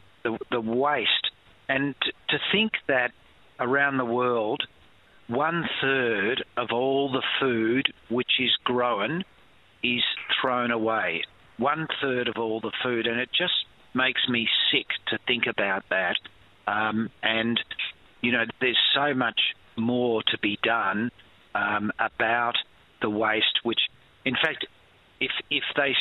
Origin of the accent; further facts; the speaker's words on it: Sydney, New South Wales, Australia; I grew up in Surry Hills.